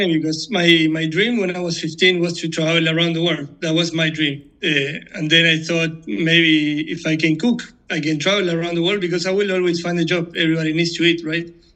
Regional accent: Argentina; now in Spain; I'm from Argentina, living in Spain.

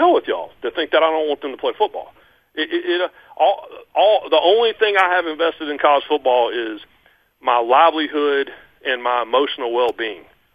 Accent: North Carolina, United States; and because I grew up on Tobacco Road, you guys know my dad was an ACC referee for 40 years.

